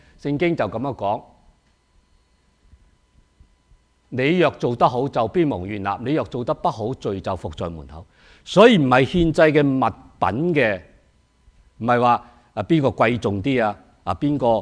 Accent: Hong Kong; 把我们广东人香港来的就是叫过瘾

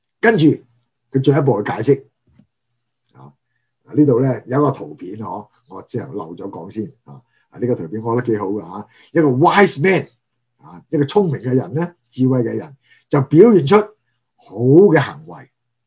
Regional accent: Guangdong, China; 不会呢，我们广东人说什么得罪人多称呼人少。

